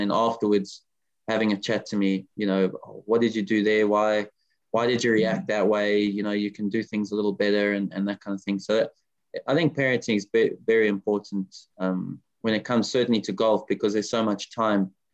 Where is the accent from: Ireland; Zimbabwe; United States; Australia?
Zimbabwe; now in South Africa; I mean, I've now been in South Africa longer than I've been in Zimbabwe. So I'm probably a South African at heart. I've lived here longer than I have there. But I mean, I'll always be born there. That's my home.